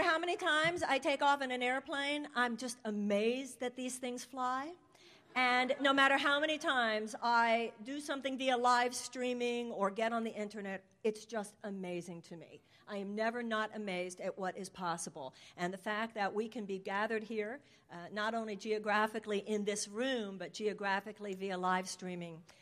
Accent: Los Angeles, California, United States; welcome to Los Angeles. Los Angeles is my hometown.

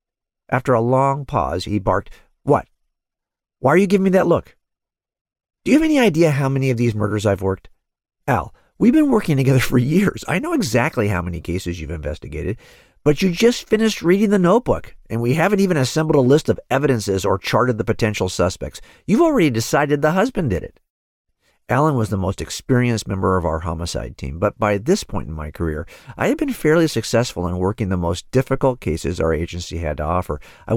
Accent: California, United States; I'm happy to identify myself as a Californian.

